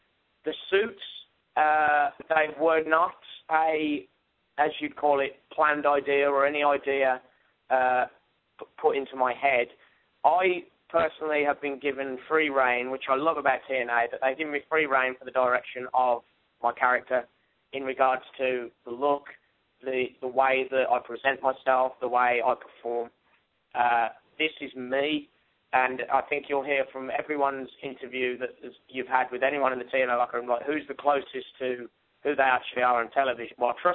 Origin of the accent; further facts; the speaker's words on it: Birmingham, West Midlands, United Kingdom; I honestly would love it to be back in Birmingham, in my hometown.